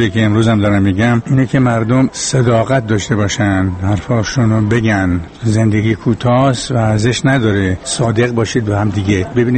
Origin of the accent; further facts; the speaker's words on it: Iran; با اینکه ارمنی هستیم ولی ایرانی هستیم، اول ما ایرانی هستیم بعد ارمنی زبانی.